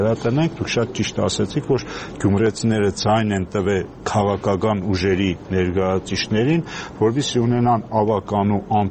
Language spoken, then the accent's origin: Armenian; Gyumri, Shirak, Armenia; բայց ես ինքս որպես գյումրեցի